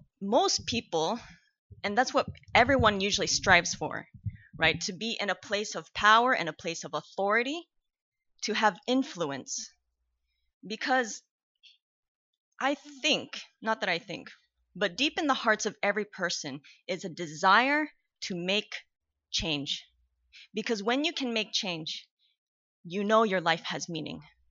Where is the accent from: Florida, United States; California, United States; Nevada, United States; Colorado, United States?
California, United States; Glendale; born there; I grew up in the church. I was born in the Glendale Adventist Hospital.